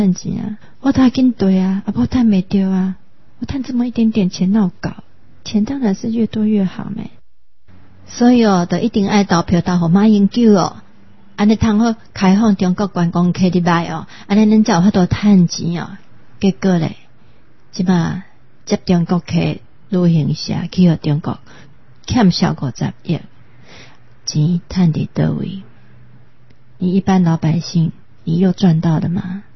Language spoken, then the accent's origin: Chinese; Taiwan; 我们台湾人真的是很欠缺这样的气魄